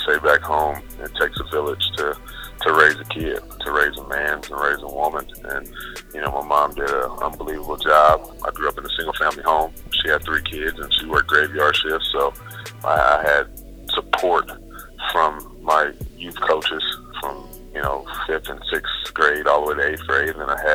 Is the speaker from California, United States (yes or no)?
yes; Oakland, California, United States; growing up in Oakland, like I said, that those two guys are huge pillars in the community.